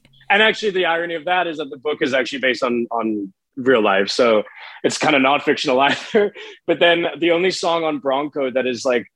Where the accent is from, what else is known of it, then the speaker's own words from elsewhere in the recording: South Africa; That's literally about my childhood in South Africa.